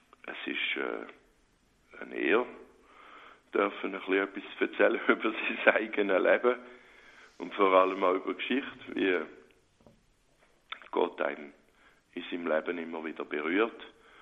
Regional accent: Solothurn, Switzerland; also born or lived in Eastern Switzerland; Ich bin in der Ostschweiz geboren worden, wie man gut gehört an meinem Dialekt da. Bin aber dann schon in ganz frühen Jahren in der Gegend von Solothurn gekommen.

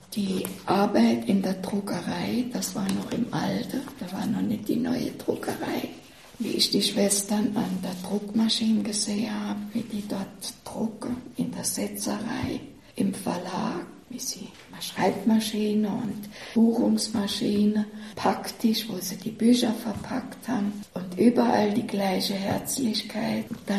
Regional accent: Saarbrücken, Saarland, Germany; Ich komme ja aus Deutschland. Ich war Gruppenführerin in der Pfarrei. Und in der Zeit, damals noch im Krieg, Saarbrücken, alles war zerstört.

